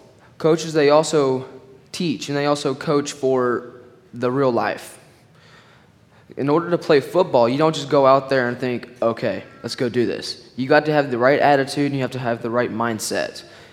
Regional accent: Dallas, Texas, United States; All right, so … I am from Dallas, Texas.

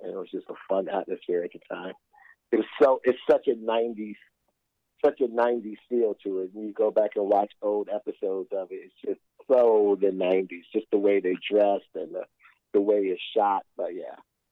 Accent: Chicago, Illinois, United States; Yeah, born and raised in Chicago.

